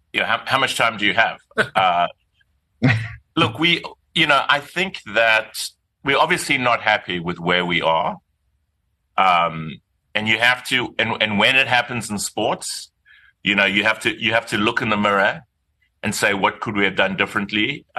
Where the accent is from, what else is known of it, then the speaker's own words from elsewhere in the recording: South Africa; And I decided I am South African. I am from Mamsontoti. I didn't want to be too American, too much of an American private equity person.